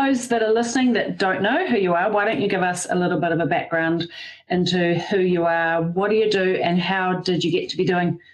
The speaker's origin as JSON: {"language": "English", "country": "New Zealand", "accent": "Kiwi", "said": "my Kiwi accent"}